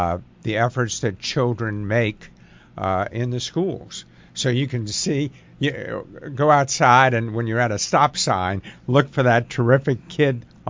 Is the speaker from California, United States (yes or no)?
no; Brooklyn, New York, United States; Going back to the 1960s, and I grew up in Brooklyn, was walking distance to Ebbets Field.